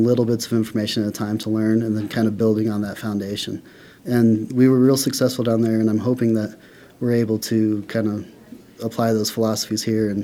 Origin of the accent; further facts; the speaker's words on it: Grand Junction, Colorado, United States; also born or lived in Roaring Fork Valley; We'd lived in the Roaring Fork Valley for 12 years and had our first son and decided to move back to my hometown of Grand Junction